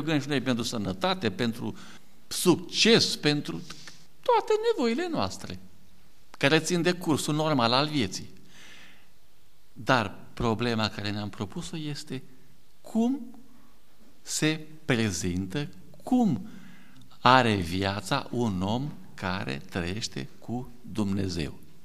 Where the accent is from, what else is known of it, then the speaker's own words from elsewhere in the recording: Câmpina, Prahova, Romania; Eu sunt din Câmpina.